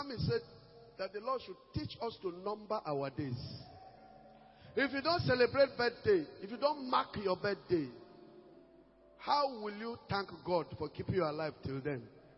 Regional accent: Borno, Nigeria; Shalom, sir. … from Eduguri, Borno State.

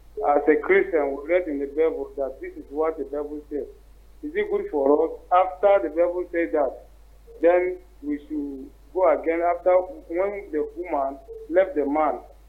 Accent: Taraba, Nigeria; I'm from Taraba State.

